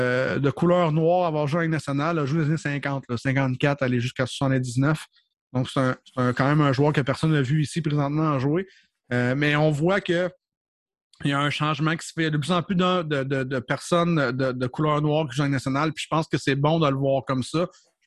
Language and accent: French; Quebec, Canada; c'est pas parce qu'on est du Québec